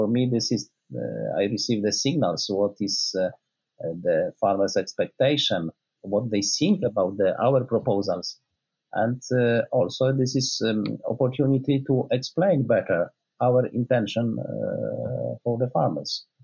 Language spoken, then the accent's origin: English; Poland; English is a second language; like in pig farming country, which I know best, my home country, Poland.